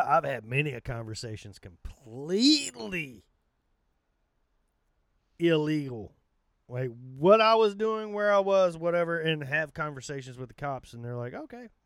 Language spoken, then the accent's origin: English; Arkansas, United States; I was like, well, I'm from Arkansas.